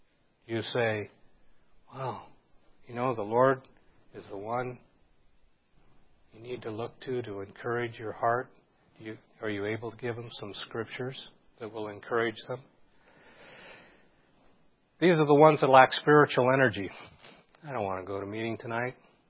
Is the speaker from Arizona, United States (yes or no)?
yes; Phoenix, Arizona, United States; I come from Phoenix. 6 million souls in the valley.